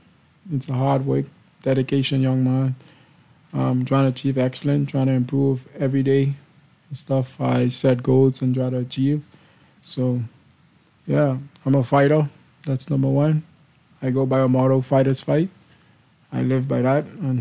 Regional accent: New York, United States; Well, growing up in Long Island, I like being active and I like competing.

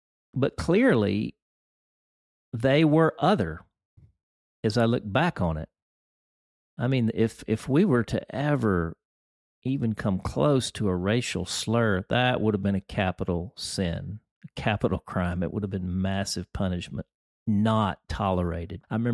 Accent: Deep South, United States; You know, I grew up in the Deep South, and I grew up in a family that was decidedly, like, not prejudiced.

